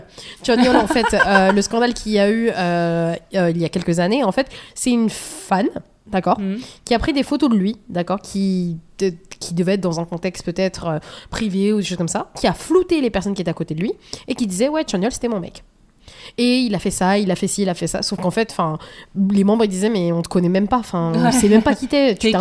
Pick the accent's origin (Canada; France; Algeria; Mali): France; mais après nous on est français.